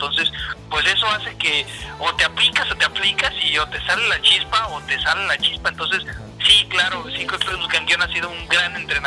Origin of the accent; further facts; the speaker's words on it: Colima, Mexico; Y bueno, yo soy de Colima y allá empecé.